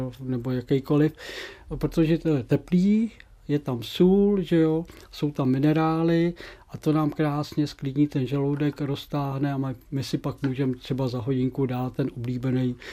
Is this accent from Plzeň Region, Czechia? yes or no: no; Prague, Czechia; now in Sokolov, Czechia; A já dneska bydlím v Sokolově, že jo, přestože jsem rodilý Pražák.